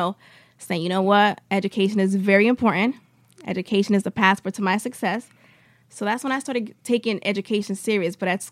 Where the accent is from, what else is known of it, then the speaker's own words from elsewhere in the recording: Bridgeport, Connecticut, United States; Just because when my parents came, from Dominican Republic, I was born here.